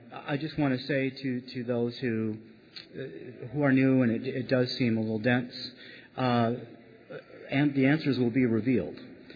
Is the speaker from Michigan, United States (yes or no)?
yes; Sturgis, Michigan, United States; I'm from Sturgis, Michigan.